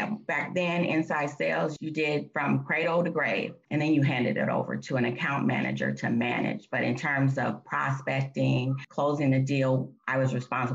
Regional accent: Oakland, California, United States; And like I said, I grew up in Oakland, right?

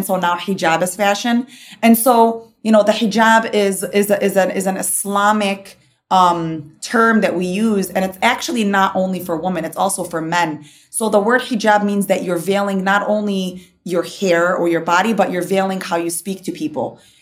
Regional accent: Dearborn, Michigan, United States; Dearborn's where I kind of grew up.

